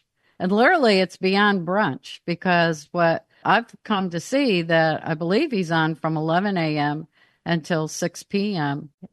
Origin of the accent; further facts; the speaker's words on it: Saratoga Springs, New York, United States; And then I come from Saratoga Springs, New York area.